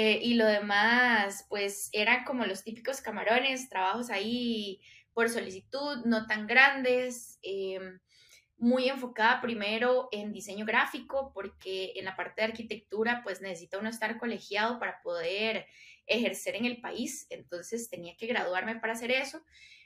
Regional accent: San José, Costa Rica; Soy de San José, Costa Rica

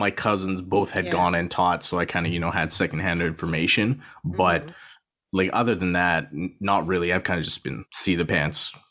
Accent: Gibbons, Alberta, Canada; So I grew up in Gibbons. So that's like a small town outside of Edmonton.

